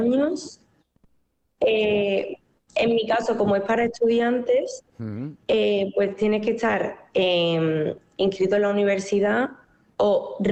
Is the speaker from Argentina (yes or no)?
no; Seville, Andalusia, Spain; now in Madrid, Spain; soy de Sevilla, pero estoy estudiando en Madrid, en la Red Juan Carlos